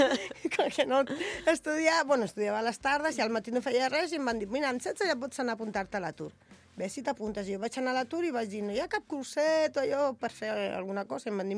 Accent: Torrelles, Catalonia, Spain; perquè jo soc de Torrelles

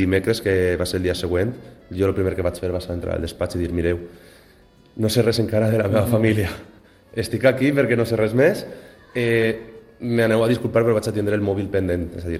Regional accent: Paiporta, Valencian Community, Spain; al meu poble a Paiporta no va ploure res, va ploure una mica per el matí

